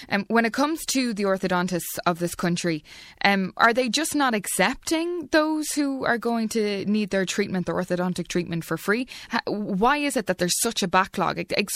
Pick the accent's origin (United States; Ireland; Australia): Ireland; And we know as Irish people, we went to many countries looking for help over the years, and we are a very generous nation